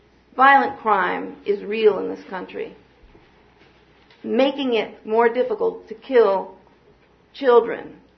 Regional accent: Ithaca, New York, United States; I was born in Ithaca, New York, and have lived here most of my life.

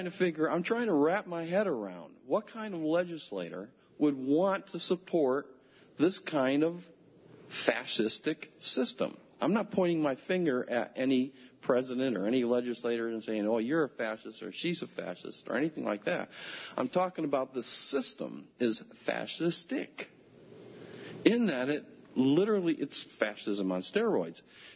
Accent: Danby, New York, United States; I'm from Danby.

